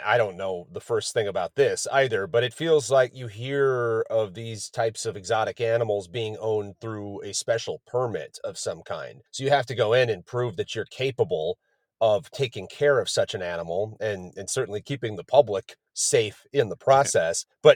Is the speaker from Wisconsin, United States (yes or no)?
yes; Wisconsin, United States; my home state of Wisconsin